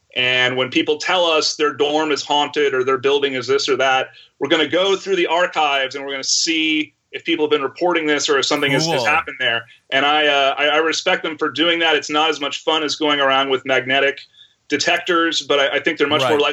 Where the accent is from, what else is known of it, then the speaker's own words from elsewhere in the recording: Texas, United States; No, I grew up in Texas in the 80s, and you know, people would tell me that I was in a satanic cult because I enjoyed this particular hobby.